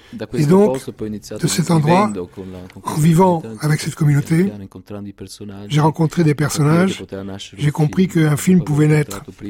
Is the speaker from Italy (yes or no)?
yes; Italy; also born or lived in New York, United States; je suis italien. Même si je suis un italien assez peu ordinaire, parce que j'ai beaucoup voyagé. Mon identité est certainement italienne. J'ai la double nationalité américaine et italienne, mais je me sens profondément italien.